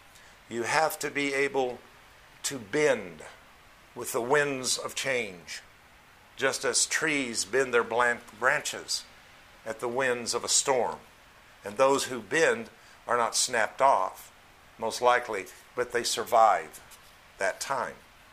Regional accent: United States; We were raised and born in America.

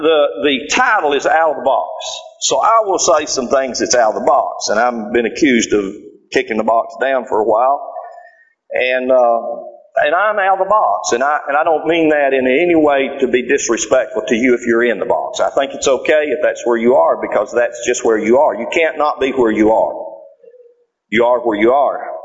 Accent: Georgia, United States; Because growing up in North Georgia, everybody sounded like I did.

